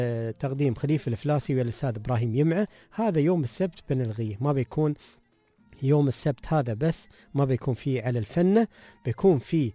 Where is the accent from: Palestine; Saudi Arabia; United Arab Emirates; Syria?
United Arab Emirates